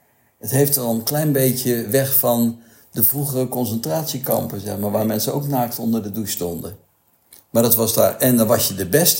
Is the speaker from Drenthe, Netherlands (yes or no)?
no; North Brabant, Netherlands; also born or lived in Breda / Eindhoven; Ja, ik ben in Brabant opgegroeid, in Breda en Eindhoven. Grote stad.